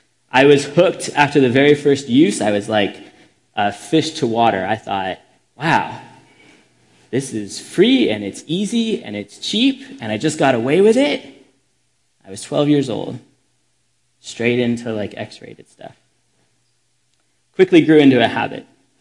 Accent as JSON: {"language": "English", "town": "Cupertino", "region": "California", "country": "United States", "tie": "born or raised there", "said": "So I grew up in Cupertino. I went to Monta Vista, a very competitive high school."}